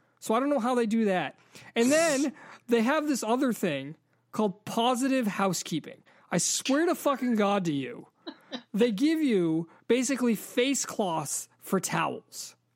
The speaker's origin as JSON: {"language": "English", "country": "United States", "tie": "born there", "said": "It's just that I was born in America and I came back to America, and I can't escape that sort of point of view."}